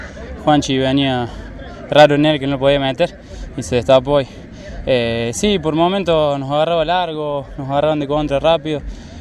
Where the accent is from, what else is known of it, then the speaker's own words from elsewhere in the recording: Hernando, Córdoba, Argentina; yo vengo de Hernando, tengo 22 años